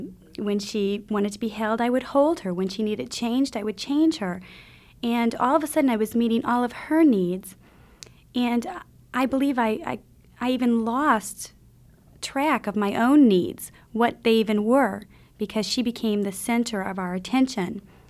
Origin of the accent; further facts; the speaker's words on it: Indiana, United States; I'm from Northern Indiana. I met my husband there